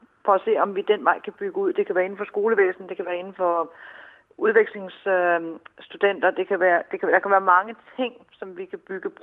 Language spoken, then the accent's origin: Danish; Central Denmark Region, Denmark; jeg kommer selv ud fra Mols, og jeg synes, at Solvang minder mig lidt om min hjemstavn